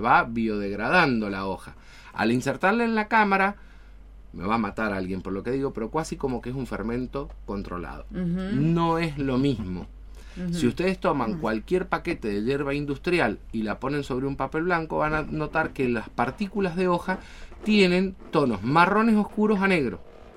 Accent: San Juan, Argentina; Nosotros por ahí pensamos en una selva y se nos viene como buenos sanjuaninos el Pinar.

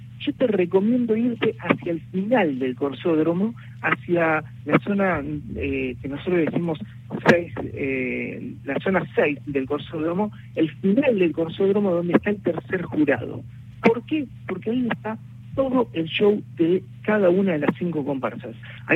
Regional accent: Gualeguaychú, Entre Ríos, Argentina; fuimos aprendiendo de a poquito los que somos de Gualeguaychú

